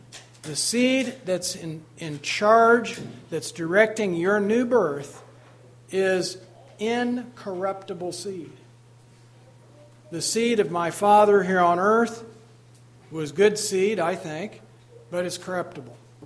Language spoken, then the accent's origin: English; Missouri, United States; Eric grew up in Indiana. I grew up in Missouri.